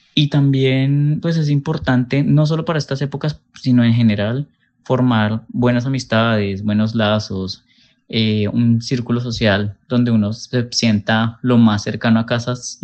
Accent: Tolima, Colombia; yo soy del Tolima

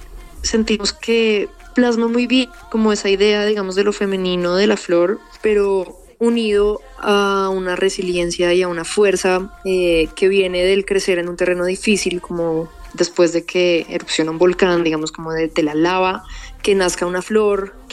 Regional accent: Bogotá, Colombia; otras somos de Bogotá y nos unimos por la música

